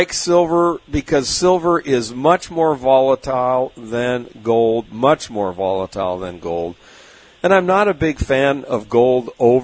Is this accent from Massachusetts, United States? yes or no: no; San Diego, California, United States; I've been on a lot of harbor cruises growing up in San Diego, obviously.